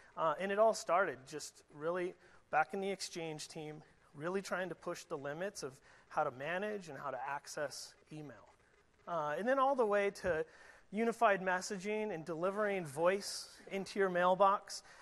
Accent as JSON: {"language": "English", "town": "Seattle", "region": "Washington", "country": "United States", "tie": "born or raised there", "said": "I live in Seattle. I grew up in Seattle."}